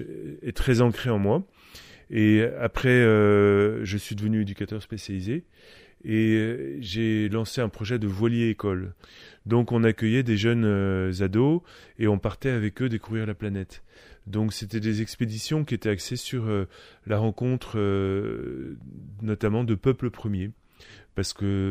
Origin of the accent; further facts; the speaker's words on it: Paris, Île-de-France, France; born there; je suis né à Paris, mais j'étais un gamin qui détestait la ville